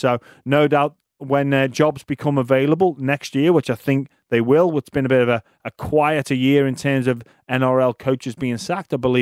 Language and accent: English; United Kingdom; which you know, was a bit disappointing being a British fella and obviously wanting to see Joshua and Fury go head to head in the coming months